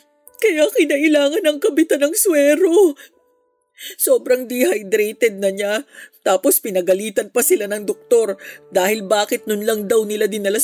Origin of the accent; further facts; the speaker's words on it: Sorsogon, Bicol Region, Philippines; Kaso ang pinakamalapit naming kamag-anak ay nasa Albay pa, tapos taga-Sursugun kami.